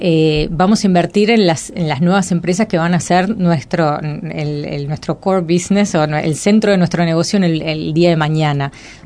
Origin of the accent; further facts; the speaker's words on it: Uruguay; es acá Montevideo, ¿no? Para todos los que somos uruguayos